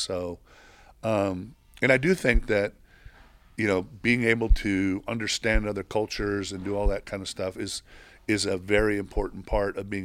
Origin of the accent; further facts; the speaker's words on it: Mexico; It's old school because I grew up in Mexico, you know, and all that.